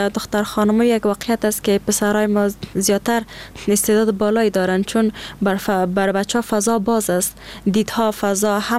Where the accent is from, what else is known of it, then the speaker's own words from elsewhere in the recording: Afghanistan; یگانه مشکلی که ما افغانا داریم همین شرایط است.